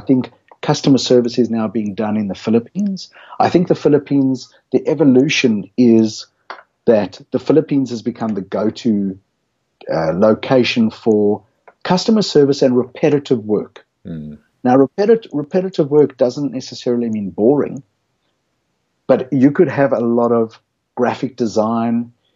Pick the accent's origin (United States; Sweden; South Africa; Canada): South Africa; moved away as an adult; now in Australia; I come from South Africa, but I've never really worked there other than doing my articles with Price Waterhouse, which finished in 93, and I came to Australia in 94.